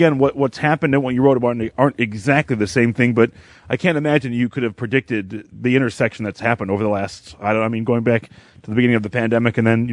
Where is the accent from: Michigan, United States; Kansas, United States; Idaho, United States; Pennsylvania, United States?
Michigan, United States; Detroit; growing up here on, I'm from Metro Detroit, growing up here on the east side